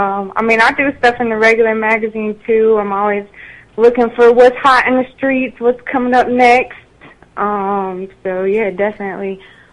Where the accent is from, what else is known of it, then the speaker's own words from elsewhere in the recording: Jacksonville, Florida, United States; now in Atlanta, United States; I'm from Jacksonville, so y'all know I rep Duval, and that's what it is.